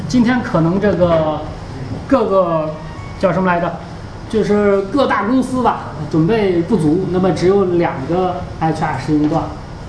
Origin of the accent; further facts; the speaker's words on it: Beijing, China; now in Zhuhai, China; 因为这个我是从北京南下下来的，那么很多外地的人呢来珠海呢都有这个一个需求吧